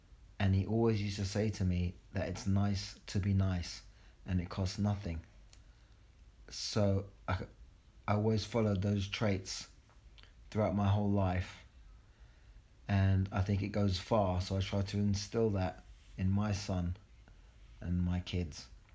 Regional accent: Acton, London, United Kingdom; I grew up in Acton in West London with my grandfather.

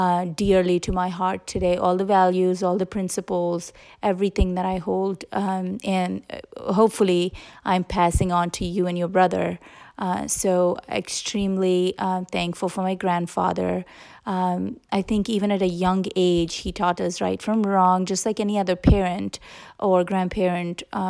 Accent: India; moved away; We're of Hindu belief, and we come from India.

